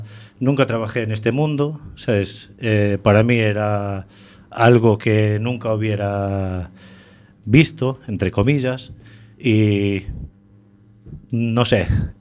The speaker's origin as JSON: {"language": "Spanish", "town": "A Coruña", "region": "Galicia", "country": "Spain", "said": "de hecho soy de aquí, soy de La Coruña"}